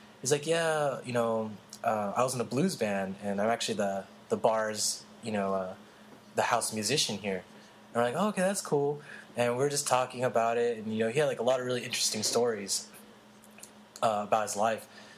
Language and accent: English; Philippines; because my cousin and I, we're Filipino